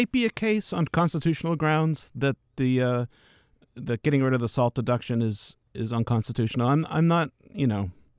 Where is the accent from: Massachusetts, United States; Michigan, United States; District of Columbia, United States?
Massachusetts, United States; Boston; also born or lived in Texas; I mean, I think, heck, I went to school in Texas, and I moved there from the Boston area.